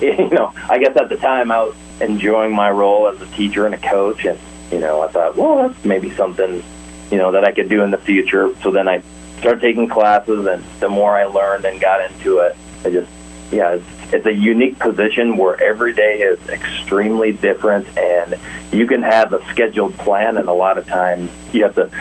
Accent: Estherville, Iowa, United States; So I grew up here in Estherville, graduated from ELC in 1999, and got into teaching.

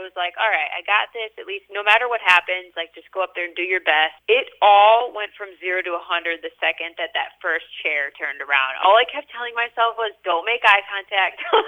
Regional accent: Gaylord, Michigan, United States; I'm from Gaylord, Michigan originally.

